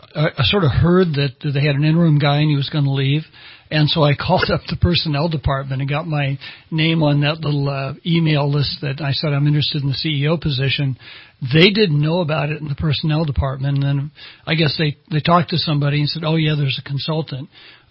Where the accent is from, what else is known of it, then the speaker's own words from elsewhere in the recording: Newport Beach, California, United States; We're from Newport Beach, and, boy, you don't get that down there.